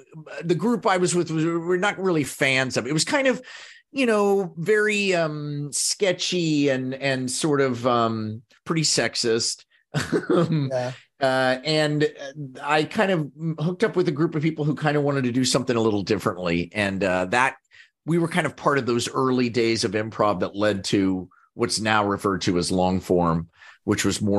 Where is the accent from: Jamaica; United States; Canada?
United States; Kansas; Well, yeah, I'm from Kansas. So I come from a lot of hillbilly stock, you know, white trash.